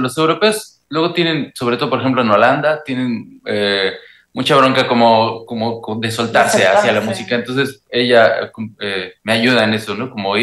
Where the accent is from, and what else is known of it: Mexico